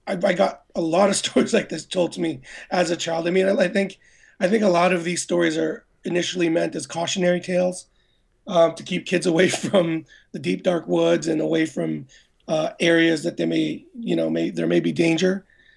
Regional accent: Montreal, Quebec, Canada; now in Toronto, Canada; I grew up in Montreal and we learned French growing up, but because there's, you know, out here in the suburbs of Toronto, there isn't a lot of occasion for me to speak French or Tagalog, so it's kind of rusty.

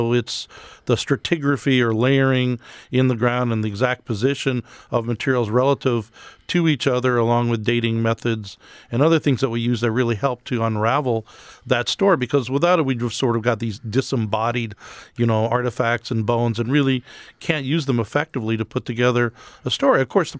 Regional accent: Connecticut, United States; which kid growing up in Connecticut, I thought that was so much more fascinating than anything I observed around me

